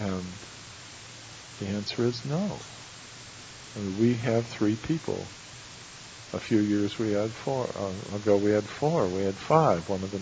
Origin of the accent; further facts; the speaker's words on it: the West, United States; I grew up in the West.